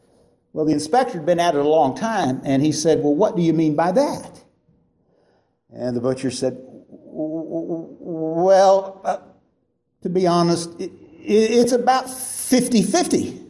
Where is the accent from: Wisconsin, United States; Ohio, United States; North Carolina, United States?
Ohio, United States; Marietta; I come from Marietta, Ohio. That's on the Ohio River, 3 hours from here.